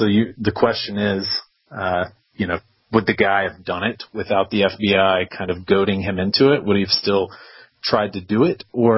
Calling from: Oklahoma City, Oklahoma, United States; I'm calling you from Oklahoma City.

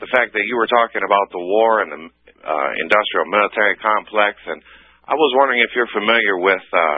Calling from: Grand Rapids, Michigan, United States; Grand Rapids, Michigan.

